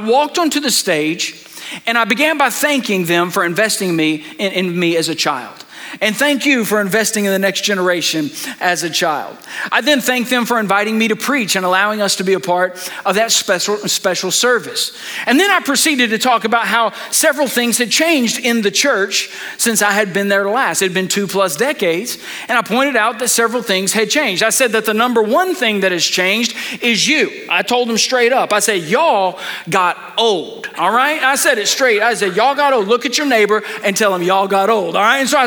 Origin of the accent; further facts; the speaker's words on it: Odessa, Texas, United States; You know, I grew up in Odessa, Texas, which is a smaller town, much like Cleveland. My dad was the pastor of the First Baptist Church in town.